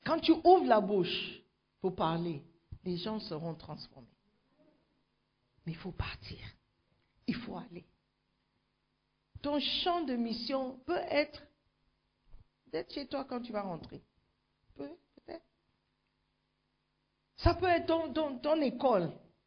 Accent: Volta, Ghana; d'où je viens au Ghana, je viens de Volta Region.

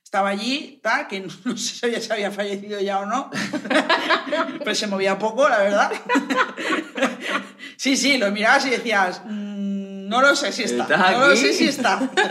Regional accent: Tavernes Blanques, Valencian Community, Spain; tú eres de Taberners Blanca. Y digo, ¿te sabes mi pueblo?

